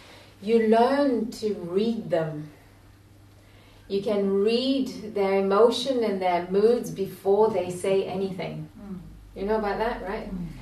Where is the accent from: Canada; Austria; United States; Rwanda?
Canada; Quebec; I was brought up in Quebec, Canada, and my parents had drifted into the Eastern philosophy from a young age.